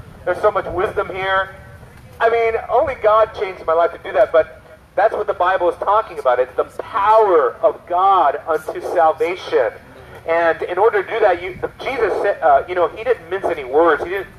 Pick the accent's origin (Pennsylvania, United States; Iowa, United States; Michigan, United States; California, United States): California, United States; I grew up in Southern California.